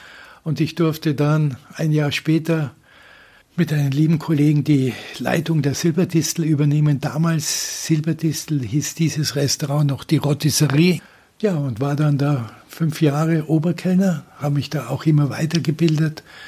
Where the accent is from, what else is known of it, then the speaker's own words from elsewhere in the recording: Styria, Austria; moved away as an adult; bin Österreicher, wunderschön in Österreich, in der Nähe von Graz